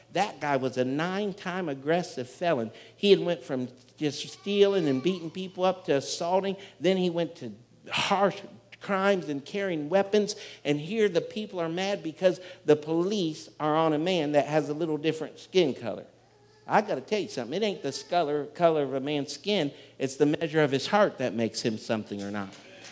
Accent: Canton, Ohio, United States; I'm from Hardin County, right here in Canton, Ohio.

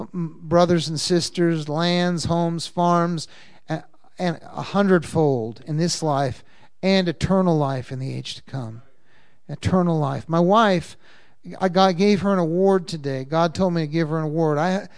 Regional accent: Cape Cod, Massachusetts, United States; also born or lived in Boston; I'm from Boston. I grew up on Cape Cod, the most beautiful beaches.

